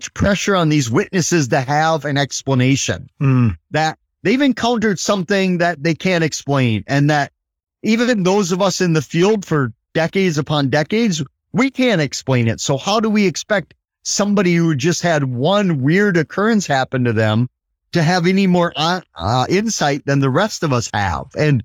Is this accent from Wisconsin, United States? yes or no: yes; Wisconsin, United States; he eventually landed in my hometown in Wisconsin.